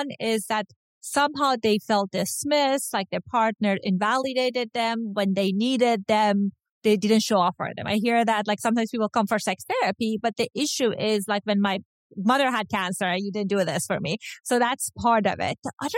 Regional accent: United States; As you can see, I'm Iranian American.

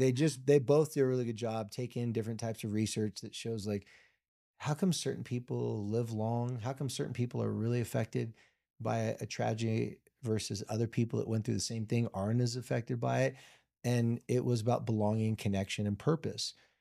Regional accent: Carlsbad, United States; When I lived in my hometown in Carlsbad, I never went on vacations.

